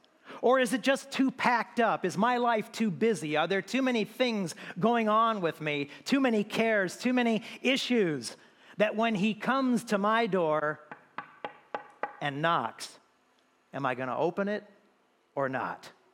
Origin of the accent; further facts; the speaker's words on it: Moreno Valley, California, United States; I grew up here in Moreno Valley, Sunnymead, back when I was a kid